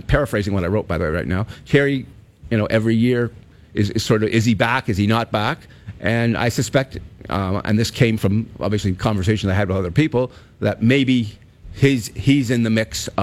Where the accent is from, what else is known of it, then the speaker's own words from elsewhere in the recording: Alberta, Canada; And I grew up in Alberta.